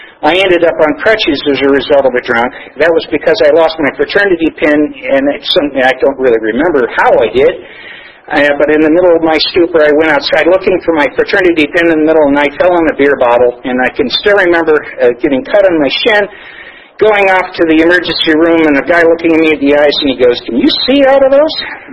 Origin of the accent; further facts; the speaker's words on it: Chagrin Falls, Ohio, United States; Now, again, I said I'm from Chagrin Falls. That's Disappointment, as in Disappointment Falls. Otherwise, and I'm also, that's a suburb of Cleveland, Ohio